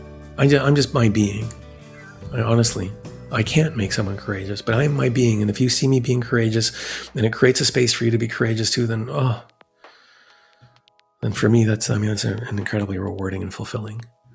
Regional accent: Vancouver, British Columbia, Canada; from Vancouver.

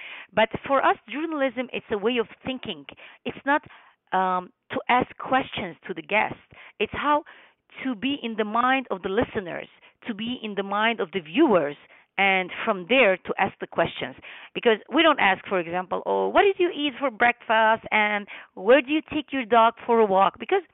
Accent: Lebanon; born there; first language Armenian; English is a second language; English is my fourth language. I speak Armenian, which is my mother tongue, because I am the granddaughter of Armenian genocide survivors, and I was born in Lebanon, and I was born and I started speaking Armenian and listening Armenian from my parents.

